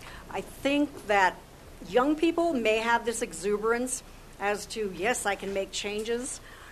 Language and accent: English; New Mexico, United States; You know, I grew up here in New Mexico.